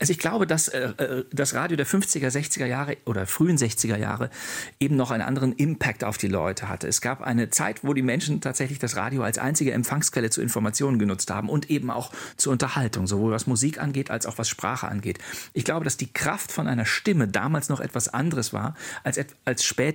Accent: Bonn, North Rhine-Westphalia, Germany; die ich damals als ein in Nordrhein-Westfalen, in Bonn lebender Mensch vom WDR in erster Linie empfangen habe.

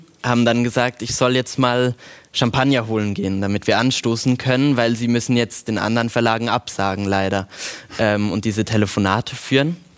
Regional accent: Switzerland; Ich bin ja Schweizer

